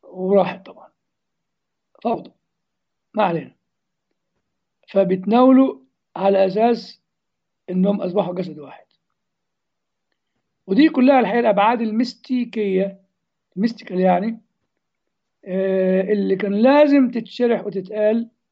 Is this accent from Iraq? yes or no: no; Upper Egypt, Egypt